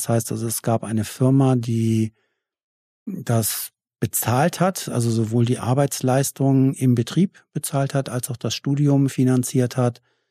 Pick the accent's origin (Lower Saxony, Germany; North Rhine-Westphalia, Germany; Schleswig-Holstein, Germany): Schleswig-Holstein, Germany; Kiel; Ich komme aus Kiel